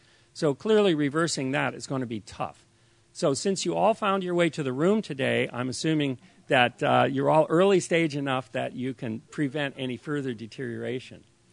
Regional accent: San Francisco, California, United States; Now, I grew up in San Francisco, and I know it's a foggy place

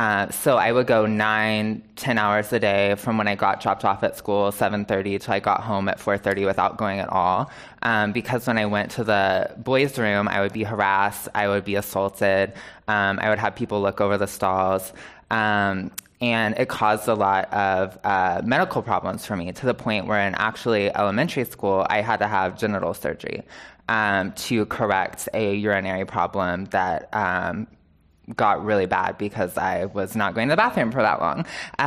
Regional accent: Texas, United States; So I'm from Texas, from a small farming town where the biggest clubs in my school are Fellowship of Christian Athletes and Future Farmers of America.

